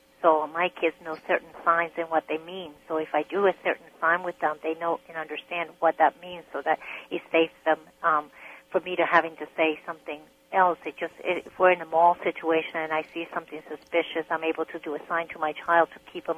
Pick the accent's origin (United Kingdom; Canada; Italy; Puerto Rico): Puerto Rico; first language Spanish; English is a second language; I'm Hispanic. I'm from Puerto Rico, and I speak Spanish was my first language, and then English was my second language, and then sign language was my third language. But I also took Italian and French and German, and I'm pretty versed in these languages